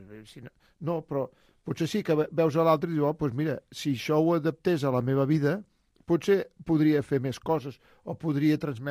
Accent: Badalona, Catalonia, Spain; Penseu que nosaltres, sabeu que som de Badalona

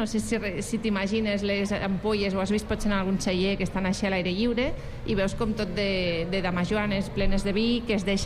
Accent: Catalonia, Spain; internacional com som els catalans

